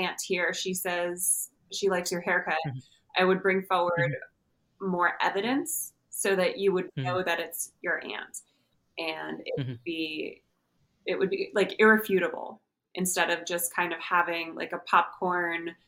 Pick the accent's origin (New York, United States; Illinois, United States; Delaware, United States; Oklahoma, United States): New York, United States; now in Austin, United States; Oh, I live in Austin, Texas currently, but I grew up in New York.